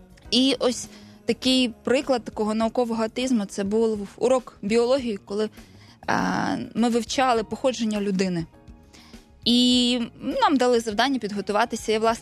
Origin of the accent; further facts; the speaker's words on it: Vinnytsia, Vinnytsia Oblast, Ukraine; born there; Я народилася у Вінниці. Народилася в сім'ї, яка вважала, яка знала про Бога, любила Бога. В такому сенсі, що ми святкували релігійні свята католицькі.